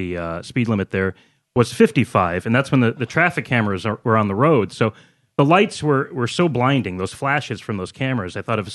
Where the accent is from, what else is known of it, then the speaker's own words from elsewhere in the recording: Peoria, Illinois, United States; also born or lived in California; I grew up in Peoria, and then I moved to California. I went to college there and lived there for about 12 years in Orange County.